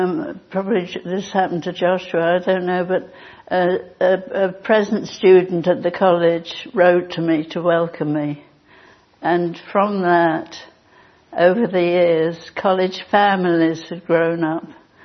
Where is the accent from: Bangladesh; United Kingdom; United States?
United Kingdom; London; born there; I wasn't actually born in Twickenham, I was born in London. I'm a true Cockney. I was born in Queen Charlotte's Hospital when it used to be in the East End.